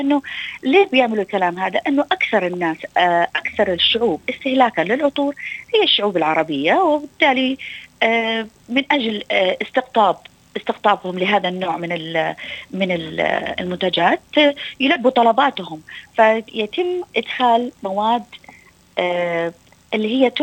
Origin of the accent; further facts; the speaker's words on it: Aden, Yemen; now in Australia; جئت من اليمن. صحيح أنا أصل من حضرموت، لكن جئت من اليمن، من منطقة عدن غنية جدا بصناعات العطور.